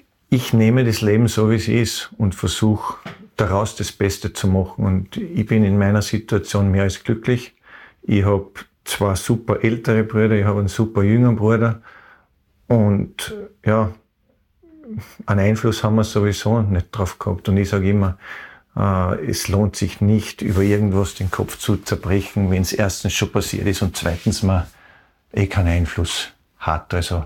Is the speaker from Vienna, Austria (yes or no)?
yes; Vienna, Austria; 22. Bezirk zwischen Kopienplatz, Großviehsiedlung und Rennbahnweg. Also ich glaube nicht in der besten Gegend in Wien, aber wir haben eine echt glückliche Kindheit gehabt.